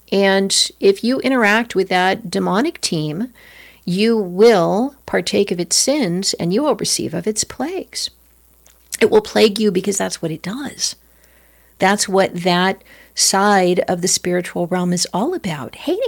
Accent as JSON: {"language": "English", "town": "Los Angeles", "region": "California", "country": "United States", "tie": "born or raised there", "said": "And I grew up in Los Angeles where everybody was doing that."}